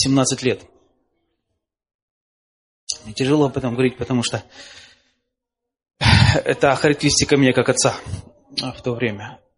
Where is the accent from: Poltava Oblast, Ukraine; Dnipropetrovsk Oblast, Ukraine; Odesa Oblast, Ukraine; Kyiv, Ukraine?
Dnipropetrovsk Oblast, Ukraine; Dnipro; Я из Днепропетровска.